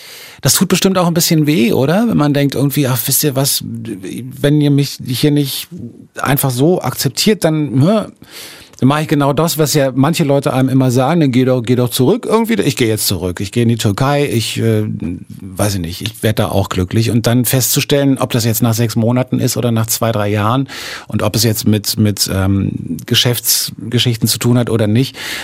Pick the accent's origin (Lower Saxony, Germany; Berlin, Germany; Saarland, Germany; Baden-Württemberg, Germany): Berlin, Germany; bin halt auch irgendwie ewig in Kreuzberg gewohnt und so. Und als Berliner